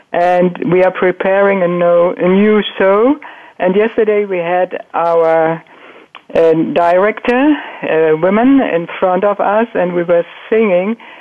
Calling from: Hamburg, Germany; I'm calling in from Hamburg, Germany.

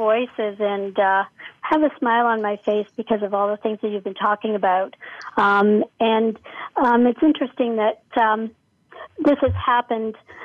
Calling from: Toronto, Ontario, Canada; I'm calling in from Toronto, Canada.

